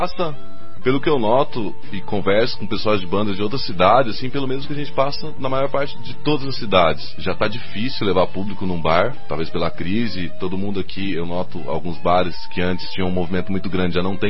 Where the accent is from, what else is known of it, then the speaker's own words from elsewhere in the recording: Maringá, Paraná, Brazil; Você vê porque a gente é de Maringá, eu, o Peixeiro, principalmente, começamos ali, tudo pé vermelho mesmo